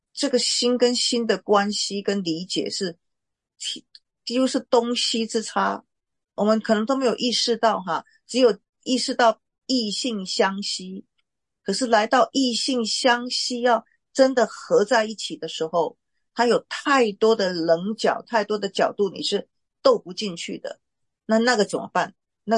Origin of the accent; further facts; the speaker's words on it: Taiwan; 就对于我们台湾人是这样子的哈